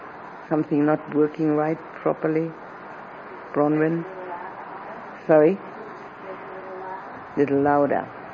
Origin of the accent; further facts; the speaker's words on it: Berlin, Germany; Oh, in Berlin, my hometown.